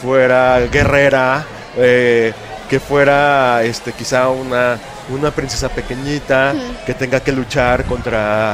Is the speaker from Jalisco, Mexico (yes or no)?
yes; Guadalajara, Jalisco, Mexico; Yo soy de aquí de Guadalajara